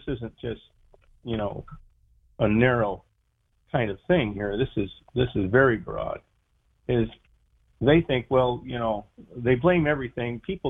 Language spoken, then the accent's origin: English; Kennewick, Washington, United States; Oh, I'm from Washington State, Kennewick, Washington.